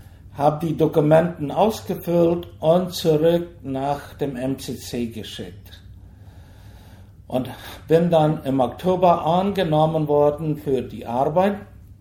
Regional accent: Hochstadt, Boquerón, Paraguay; Ich komme ursprünglich aus Hochstadt oder aus Paratur Südmenno.

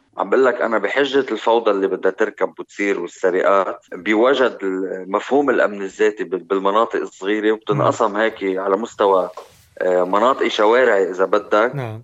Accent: Lebanon; نقدر نعمل إصلاحات ونوقف على إجرينا نحن لحالنا كلبنانيين من دون مساعدة أي جهة خارجية

